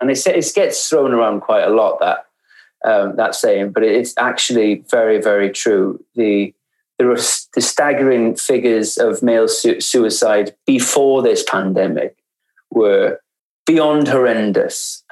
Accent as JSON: {"language": "English", "region": "Wales", "country": "United Kingdom", "said": "I'm from Wales."}